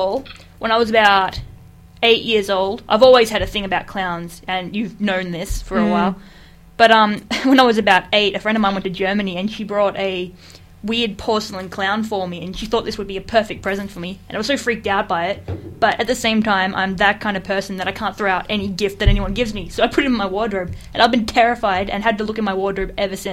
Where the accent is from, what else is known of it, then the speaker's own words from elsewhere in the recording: West Footscray, Victoria, Australia; I grew up in West Footscray, and anyone from, you know, the western suburbs will know the trademark Westie mum.